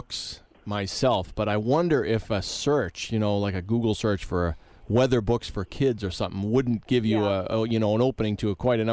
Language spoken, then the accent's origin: English; New England, United States; the kind that I grew up with in New England